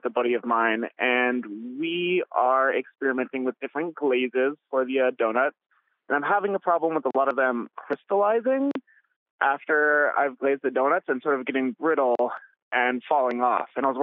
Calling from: Rochester, Minnesota, United States; Rochester, Minnesota.

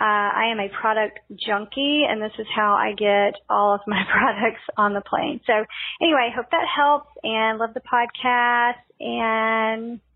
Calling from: Little Rock, Arkansas, United States; I'm calling from Little Rock, Arkansas.

